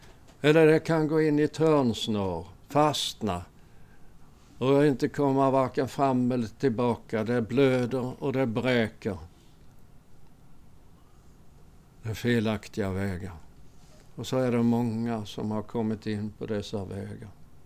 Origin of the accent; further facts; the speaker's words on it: Örkeljunga, Skåne, Sweden; Och även i Örkeljunga där vi kommer ifrån